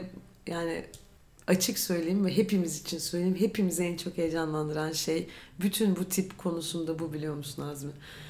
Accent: Istanbul, Turkey; Ben doğma büyüme İstanbul'uyum.

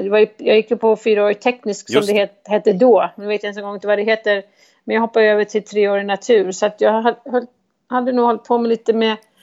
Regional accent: Sweden; now in United States; jag pratar svenska hemma, vi har ju lite svenska traditioner

